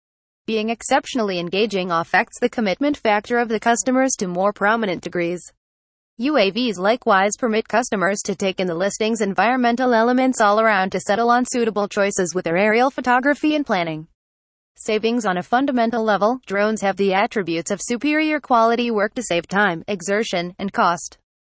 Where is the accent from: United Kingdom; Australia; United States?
Australia; New South Wales; from New South Wales and Australia.